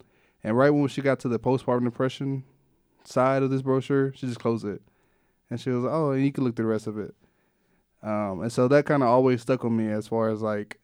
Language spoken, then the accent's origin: English; Waco, Texas, United States; especially in my lifetime of growing up in a very tight-knit community like South Waco.